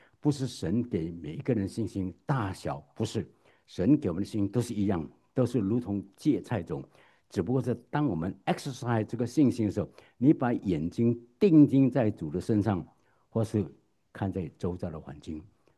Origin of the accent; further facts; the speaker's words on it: China; 先了解传统上我们作为中国人，作为华人，有时我们用自己华人传统思想的概念套在圣经里面